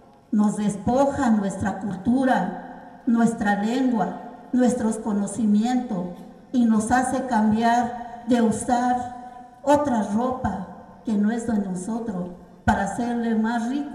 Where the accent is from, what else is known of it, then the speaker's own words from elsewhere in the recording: Mexico; todos aquellos hermanos y hermanas que somos mexicanos